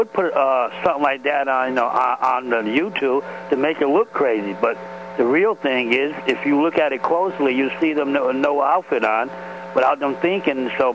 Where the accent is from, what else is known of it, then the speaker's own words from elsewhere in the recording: Connecticut, United States; from Connecticut.